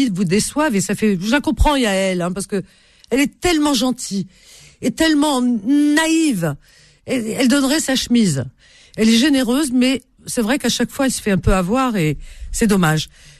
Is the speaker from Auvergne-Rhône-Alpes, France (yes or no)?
no; Paris, Île-de-France, France; Je me souviens quand j'étais gamine dans le Marais, j'avais des copines